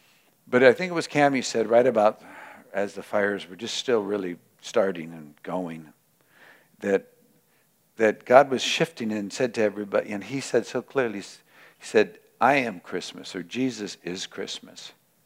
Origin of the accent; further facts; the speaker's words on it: Ventura, California, United States; I grew up in Ventura. My mom's house had to be evacuated.